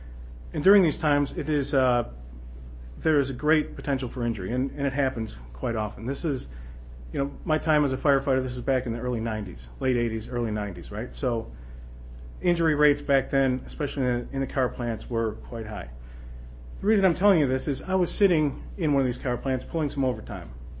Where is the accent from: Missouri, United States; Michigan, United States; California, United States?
Michigan, United States; Warren; moved away as an adult; But I grew up in Warren, Michigan. It's a suburb of Detroit. And I moved out here in 1996